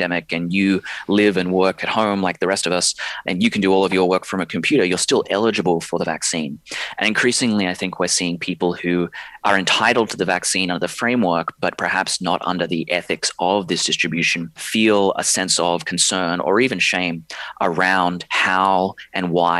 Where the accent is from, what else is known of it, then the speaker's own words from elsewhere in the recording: Australia; accent: Australian; now in United States; Well, my accent is from Australia. My passport is from the United States of America. But, you know, I have lived in two colonial nations. My ancestors were the people who took land away from the indigenous populations of Australia. I know that I can feel happy to be born in Australia